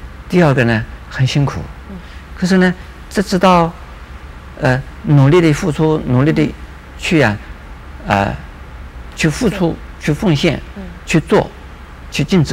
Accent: China; 这是像我们中国人所说的自古耕耘

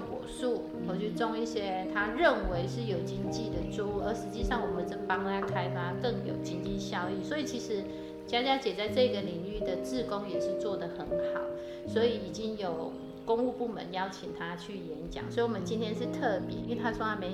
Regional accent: Taiwan; 是我们台湾人自己用台湾原生树种来做精油。

